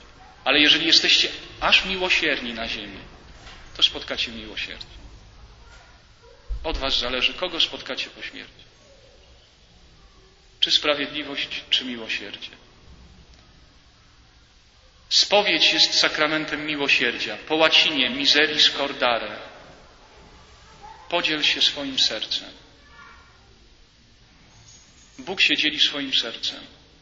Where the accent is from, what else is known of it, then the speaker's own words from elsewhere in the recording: Subcarpathian Voivodeship, Poland; Ja pochodzę z archidiecezji przemyskiej.